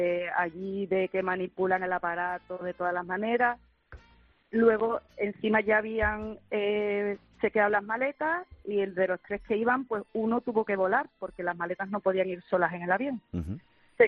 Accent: Chiclana de la Frontera, Andalusia, Spain; nosotros somos de Chiclana.

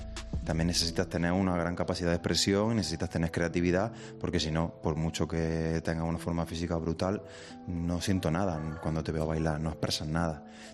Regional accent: Lucena, Andalusia, Spain; moved away as an adult; also born or lived in Granada; Soy de Lucena, de Córdoba, eso es. Y ya con 18, cuando acabé la ESO y fui a estudiar a Granada

